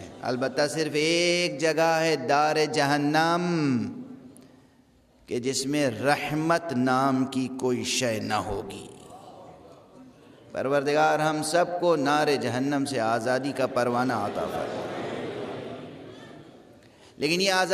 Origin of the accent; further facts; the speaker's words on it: Lucknow, Uttar Pradesh, India; ہمارا تعلق اودھ سے ہے، لکھنؤ اور اس کے مضافات سے۔